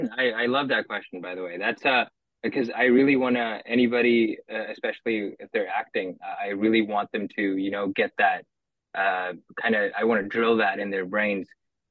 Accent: India; I feel like because I grew up in India, that's like, you know, you're already like a few years back.

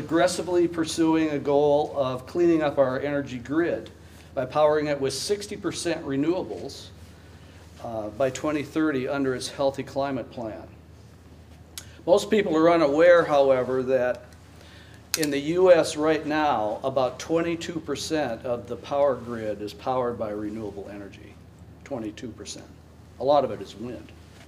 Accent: Michigan, United States; I'm from Benzie County, and I was the CEO at Crystal Mountain for about 35 years.

